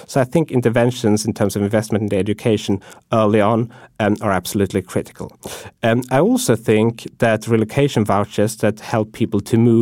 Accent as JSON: {"language": "English", "country": "Sweden", "lives_now": "United States", "said": "when I go home to my home country, which is Sweden, there's much less concern about automation than in the United States."}